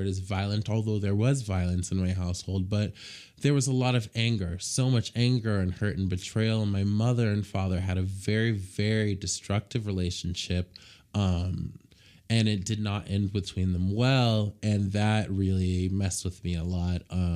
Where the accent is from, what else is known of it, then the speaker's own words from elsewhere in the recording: Boulder City, Nevada, United States; And so a big part of what another big part of what influenced that is growing up in Boulder City.